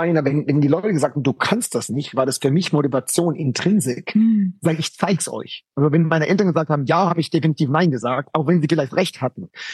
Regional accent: Wiesloch, Baden-Württemberg, Germany; bei uns im Kreis Heidelberg, beziehungsweise ich komme sogar aus Wiesloch-Walldorf, was man wahrscheinlich kennt

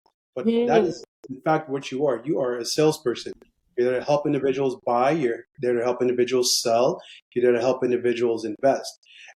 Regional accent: Nigeria; born there; Well, I mean, I was born in Nigeria

